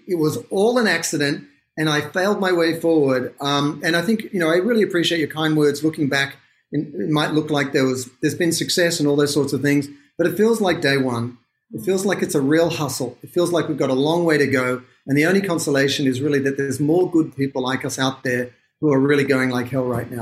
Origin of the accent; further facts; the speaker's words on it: Australia; I'm an Australian